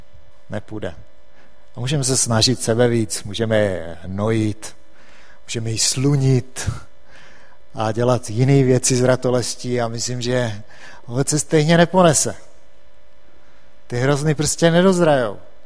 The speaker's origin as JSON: {"language": "Czech", "region": "South Moravian Region", "country": "Czechia", "tie": "born or raised there", "said": "Většinou asi víte, že jsem z Jižní Moravy původem. Mezi vinicema jsem vyrůstal celý život až do svých asi 25 let."}